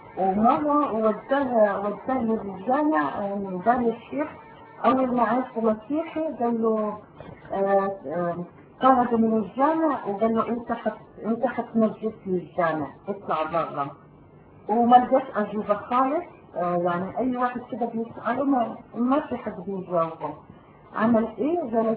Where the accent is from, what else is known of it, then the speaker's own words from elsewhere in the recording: Morocco; يعني حتى اللغة العربية عندنا في المغرب يعني مو مهتمين باللغة العربية بالذات.